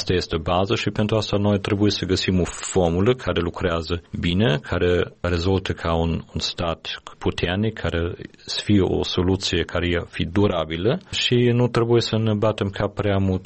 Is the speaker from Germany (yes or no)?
yes; Germany; eu sunt din origine din Germania